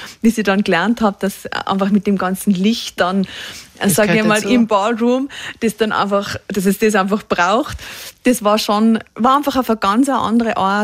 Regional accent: Tyrol, Austria; Und ich habe damals wirklich diese Schönheit eigentlich entdeckt, in der ich leben darf. Und wir alle da in Tirol.

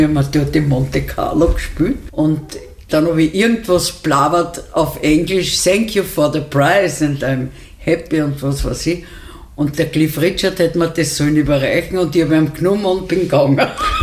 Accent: Vienna, Austria; Ich kann ranzen, weil ich darf ranzen, bin eine echte Wienerin.

